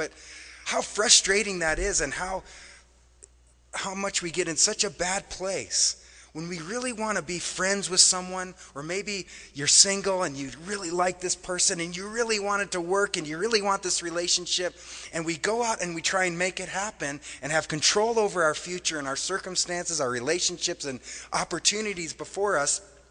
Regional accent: Wausau, Wisconsin, United States; born there; But I was born in Wausau, Wisconsin, and there was a Kraft cheese plant not far from our house.

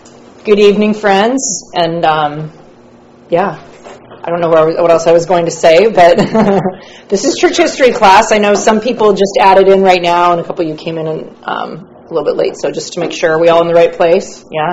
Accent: Seattle, Washington, United States; also born or lived in Santa Barbara; I'm from Seattle originally. I'm from Washington State. I went to college in Santa Barbara. My family moved to California.

